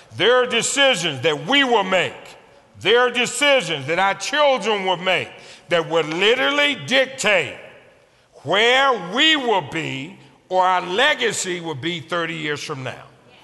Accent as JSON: {"language": "English", "country": "United States", "said": "where are you from? I said, I'm from America."}